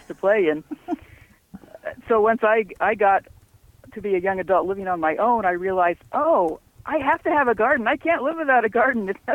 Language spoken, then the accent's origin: English; Kalispell, Montana, United States; I grew up here in Kalispell from the time I was an infant on. And I attended the University of Montana